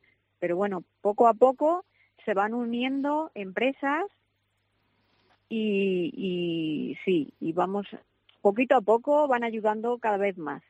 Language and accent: Spanish; Castile and León, Spain; a Sayago, que es mi tierra.